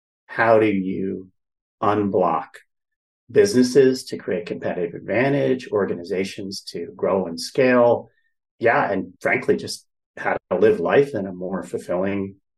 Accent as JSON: {"language": "English", "town": "Princeton", "region": "New Jersey", "country": "United States", "tie": "born or raised there", "said": "And I grew up in Princeton, New Jersey. My mother is an Episcopal priest. She was the first woman ordained in New Jersey."}